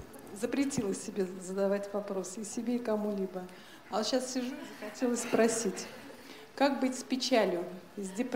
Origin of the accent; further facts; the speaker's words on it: Kaluga, Kaluga Oblast, Russia; из Калуги.